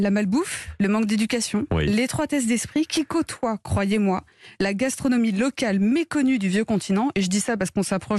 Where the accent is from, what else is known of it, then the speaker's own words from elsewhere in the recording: Los Angeles, California, United States; Et je dédie ce soir cette carte blanche à la mienne … chez moi à Los Angeles.